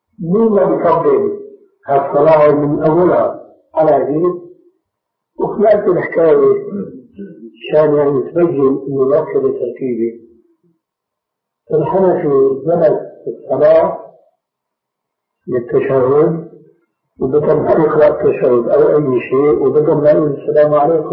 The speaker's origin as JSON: {"language": "Arabic", "town": "Damascus", "region": "Damascus Governorate", "country": "Syria", "said": "عندنا في دمشق"}